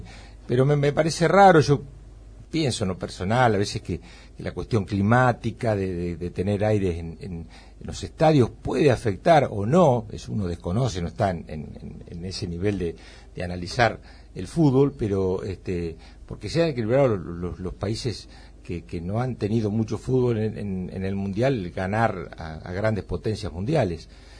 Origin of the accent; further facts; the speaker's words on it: Argentina; eso es nos tiene que llenar de orgullo como argentinos